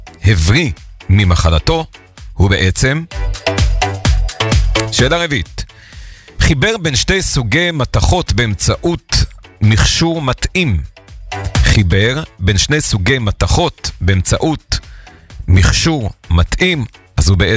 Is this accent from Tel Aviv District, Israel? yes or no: yes; Bnei Brak, Tel Aviv District, Israel; וגם בבני ברק הייתה שכונה שאני גדלתי בה כילד, שכונת נאות יוסף